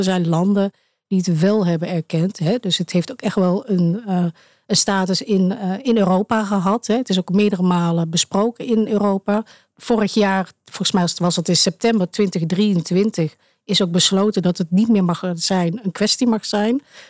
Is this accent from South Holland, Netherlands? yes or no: no; Sint-Michielsgestel, North Brabant, Netherlands; born there; de gemeente Sint-Michielsgestel, waar ik ben geboren.